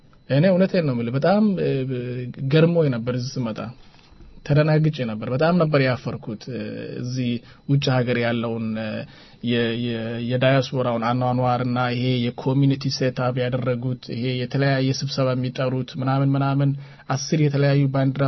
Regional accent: Degehabur, Somali Region, Ethiopia; እኔ ትዝ ይለኛል ህፃን ልጅ ሆኜ ደጋሃቡር ነው የተወለድኩት።

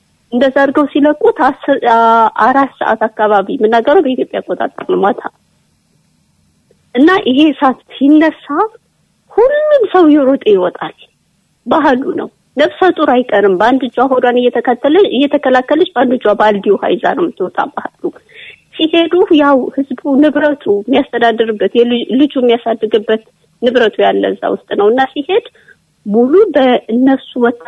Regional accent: Gondar, Amhara, Ethiopia; እኔ ያው ጎንደር ተወልጄ ያደኩበት ነው። ቤተሰቦቼም ጓደኞች ዘመዶች ሁሉም የሚኖሩበት ነው።

